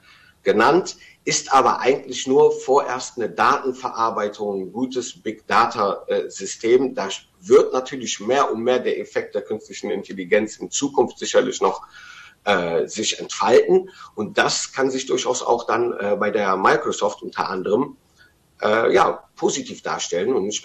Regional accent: Rhineland, Germany; Also heute als Rheinländer würde ich mich erstmal auf den Tribünen positionieren

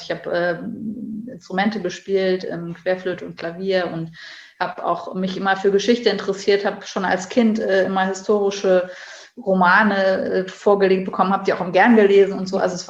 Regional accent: Bonn, North Rhine-Westphalia, Germany; Ich komme eigentlich aus Bonn. Also ich bin eine Zugereiste. Ah, okay. Ich bin geboren und aufgewachsen in Bonn.

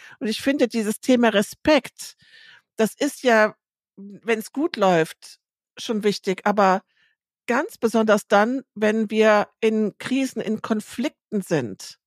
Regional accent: Lower Saxony, Germany; weil du mich jetzt hier als Ostfriesin mit deinen Emdenkenntnissen beeindrucken möchtest?

